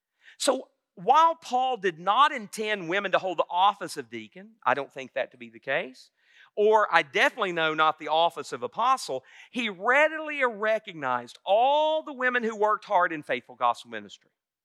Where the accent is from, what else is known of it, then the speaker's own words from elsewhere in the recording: Tennessee, United States; I have more in common with them than people that might be from my hometown back in Tennessee